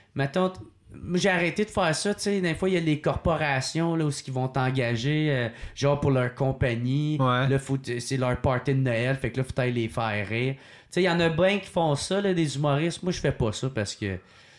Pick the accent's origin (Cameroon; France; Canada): Canada; Gatineau, Quebec; Je suis de Gatineau.